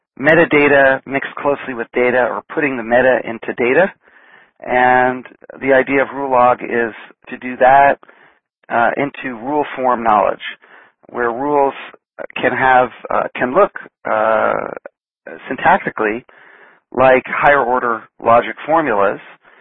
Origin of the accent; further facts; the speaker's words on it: Seattle, Washington, United States; which was held here in my hometown of Seattle, last week.